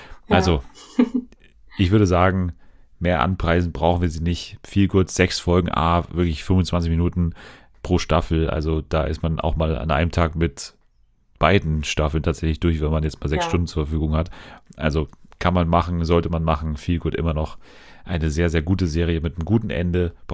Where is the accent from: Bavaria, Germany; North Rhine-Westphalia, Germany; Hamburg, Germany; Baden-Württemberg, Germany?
Bavaria, Germany; Munich; ich komme doch aus München